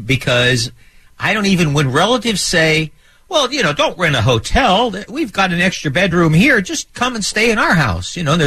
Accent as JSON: {"language": "English", "region": "Midwest", "country": "United States", "said": "I'm from the Midwest, so folks in the Midwest, they believe"}